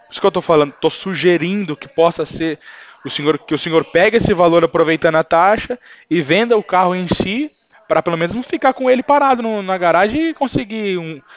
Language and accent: Portuguese; São Paulo, Brazil; eu sou do estado, eu sou do interior de São Paulo.